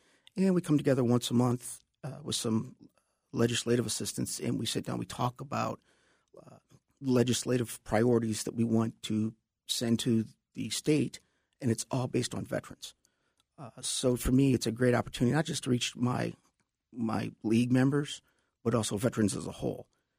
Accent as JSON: {"language": "English", "town": "Detroit Lakes", "region": "Minnesota", "country": "United States", "said": "I'm up from Detroit Lakes"}